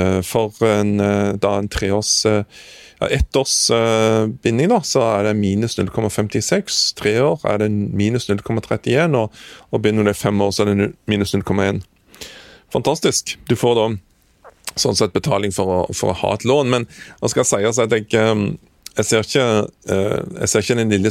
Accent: Kvassheim, Rogaland, Norway; på min mor og fars gård hjemme på Kvassheim på Jæren.

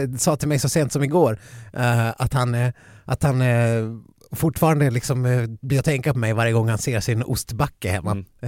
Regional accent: Dalarna County, Sweden; många kallar ju mig som dalmas för norrlänning också.

